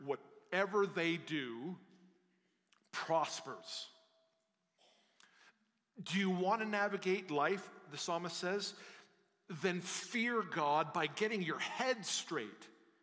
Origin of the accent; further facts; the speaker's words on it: Canada; is not on our radar as Canadian people.